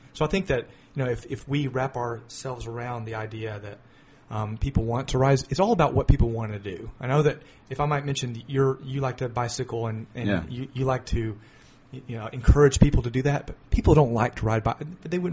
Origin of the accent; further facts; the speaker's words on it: Nashville, Tennessee, United States; accent: southern twang; now in Columbus, United States; I came from Tennessee. I'm originally from near Nashville, Tennessee. Can't you hear my southern twang a little bit?